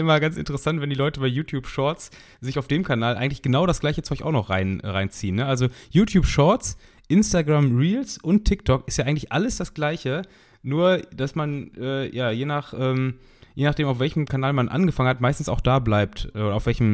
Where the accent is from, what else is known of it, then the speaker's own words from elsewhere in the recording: Turkey; also ich weiß doch als Türke dann noch besser